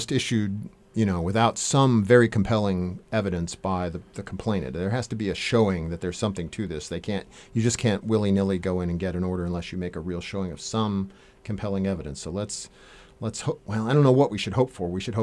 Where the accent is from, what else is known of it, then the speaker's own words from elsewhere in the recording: California, United States; also born or lived in US South; I must confess, I grew up in California, y'all probably know, and I had never seen that until I actually moved to the East Coast and lived in the South